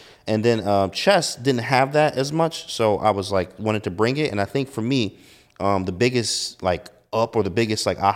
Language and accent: English; Michigan, United States; You know, I'm from Michigan. So 4, 5, 6 inches, I'm out there knocking on doors.